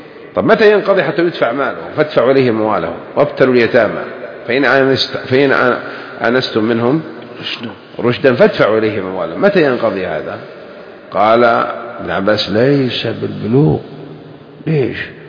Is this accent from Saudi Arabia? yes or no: yes; Hejaz, Saudi Arabia; أما عندنا بالحجاز يقول أنا حمقي.